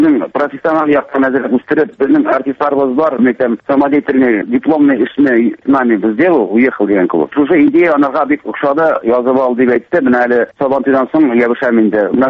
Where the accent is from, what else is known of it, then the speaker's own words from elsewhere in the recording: Kymyskaly, Bashkortostan, Russia; born there; Мин Башкортстан Республикасының Сәлетамак районынан, Кымыскалы авылыннан туган.